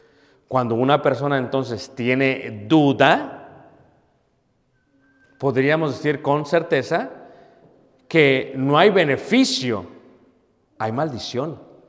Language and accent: Spanish; Mexico City, Mexico; Crecí en Ciudad de México, hermanos. En el ambiente, en el baile, entre las drogas, en la bebida, entre los amigos. O sea, yo ahí crecí.